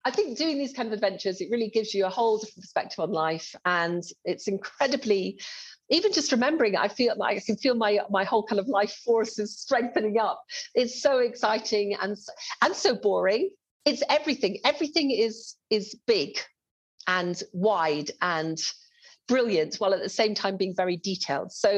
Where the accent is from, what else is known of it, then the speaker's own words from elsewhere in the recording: Uganda; now in United Kingdom; I was brought up in Uganda, in the East Africa, overlooking the Ruwenzori Mountains, the Mountains of the Moon.